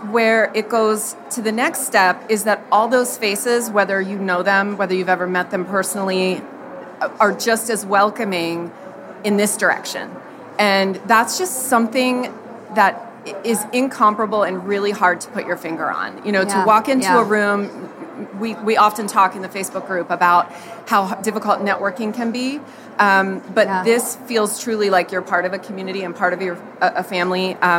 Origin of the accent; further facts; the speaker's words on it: Annapolis, Maryland, United States; So I'm from Annapolis, Maryland